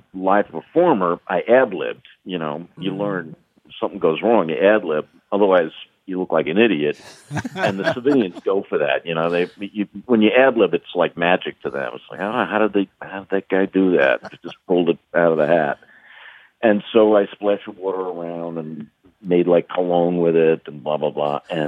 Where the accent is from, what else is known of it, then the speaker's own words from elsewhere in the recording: New York, United States; I was born and raised in New York